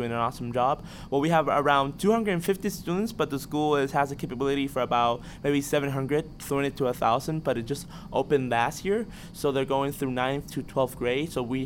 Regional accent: Arecibo, Puerto Rico; I work at a 102 head dairy cattle farm in Arecibo, in my hometown, in the northern part of Puerto Rico.

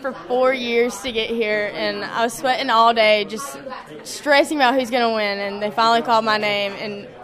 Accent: Georgia, United States; I'm from Lowndes County, Georgia.

